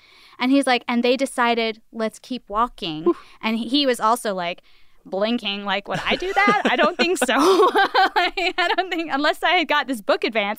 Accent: Georgia, United States; But of course, I'm from Georgia where we rarely go under 30.

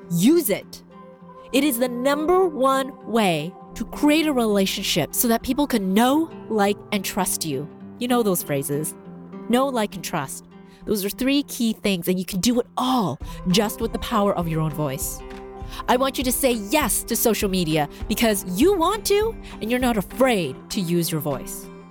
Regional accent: Canada; because I'm Canadian

